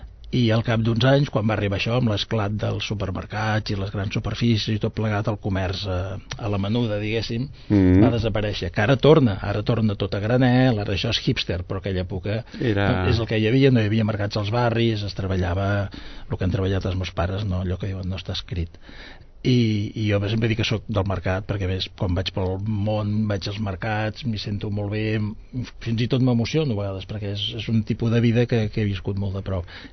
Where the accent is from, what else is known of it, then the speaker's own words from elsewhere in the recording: Sabadell, Catalonia, Spain; born there; Jo vaig néixer a Sabadell, a la que abans en deien la Clínica dels Amos, al carrer, no sé mai si és Creueta o és Illa.